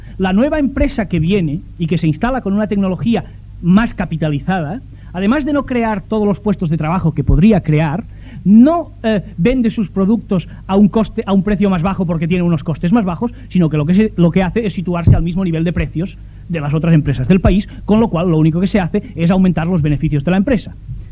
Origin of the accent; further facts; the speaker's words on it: Catalonia, Spain; digo en Cataluña porque es mi tierra